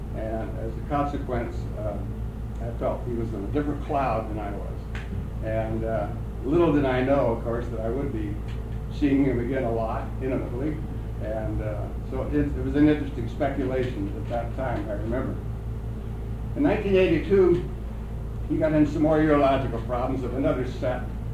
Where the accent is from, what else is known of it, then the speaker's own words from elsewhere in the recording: California, United States; Being a Californian and being in the field of urology